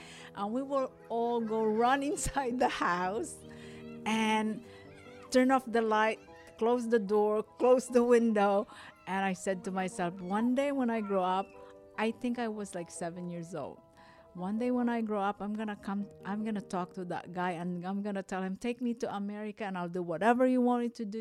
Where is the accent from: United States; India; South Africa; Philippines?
Philippines; born there; English is a second language; I was born in the Philippines. We're 7 of us, 3 brothers and 4 sisters.